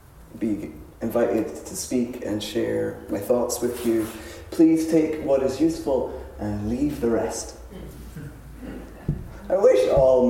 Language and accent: English; Scotland, United Kingdom; I'm Scottish, I have to be a little bit sarcastic.